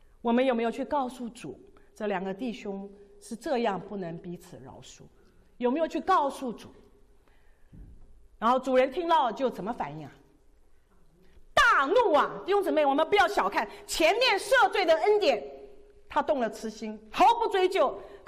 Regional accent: China; 我们中国人数学都很快的嘛

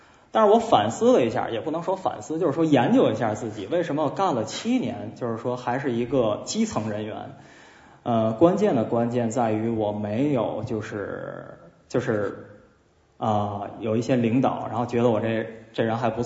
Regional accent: Tianjin, China; accent: Tianjin; 用我们天津话讲不着调

